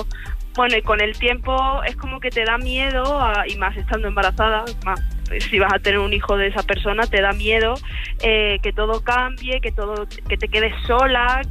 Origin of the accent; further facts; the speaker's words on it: Málaga, Andalusia, Spain; moved away as an adult; now in Ferrol, Spain; yo soy de Málaga